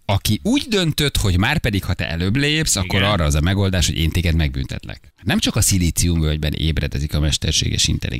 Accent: Budapest, Hungary; Én ott nőttem föl, gyerekek, aztán az ülő békás megyere, egy vér vagyunk.

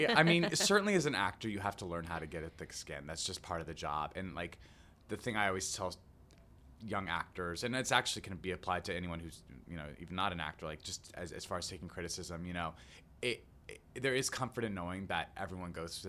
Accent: Albuquerque, New Mexico, United States; I used to sing Les Miserables in my bedroom, you know, growing up in Albuquerque, New Mexico, like sing all the roles.

